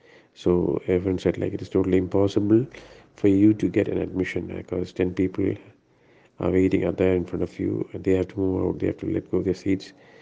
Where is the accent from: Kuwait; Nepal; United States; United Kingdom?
Kuwait; moved away; I come from a Christian background, Mathoma background. I was born and brought up in Kuwait. I came to know the Lord after we came down over here during the Gulf War.